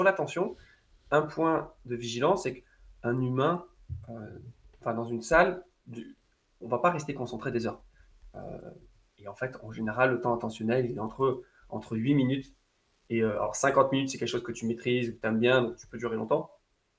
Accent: south-east France, France; accent: southeastern French; je dis top, j'ai l'accent du sud-est.

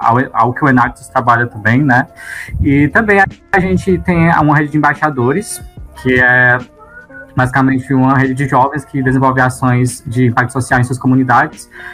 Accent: Santa Quitéria, Ceará, Brazil; now in Fortaleza, Brazil; Eu tenho 19 anos, sou natural da cidade de Santa Quitéria, no Ceará, e atualmente estou morando em Fortaleza, por conta da universidade.

